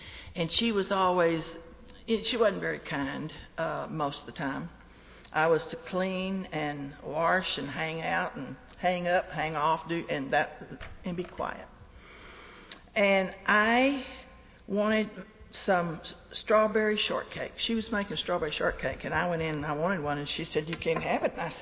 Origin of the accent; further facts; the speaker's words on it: Lubbock, Texas, United States; I am from Lubbock, Texas, and Lubbock, Texas is just as flat as a flitter.